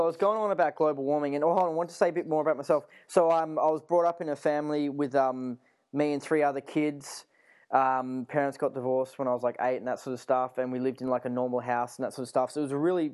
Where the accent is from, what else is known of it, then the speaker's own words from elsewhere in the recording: Melbourne, Victoria, Australia; I'm from Melbourne, Australia. A pretty normal suburban sort of city, a city that's got like 4 million people or something like that.